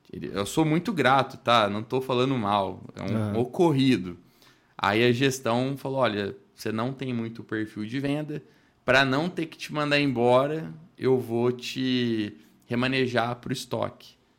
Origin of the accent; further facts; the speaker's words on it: Brazil; accent: mineiro; Pode ver que o meu sotaque é bem mineiro, né? Eu não sou um mineiro, mas sempre na infância ali, como eu diviso, a gente teve muito contato com os mineiros, né? Então pegou o sotaque.